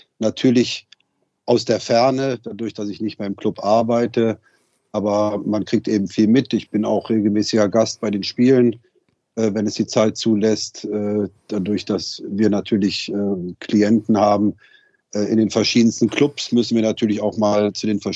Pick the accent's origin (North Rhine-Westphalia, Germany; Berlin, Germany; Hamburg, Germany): North Rhine-Westphalia, Germany; born there; Naja, ich bin ja gebürtiger Rheinländer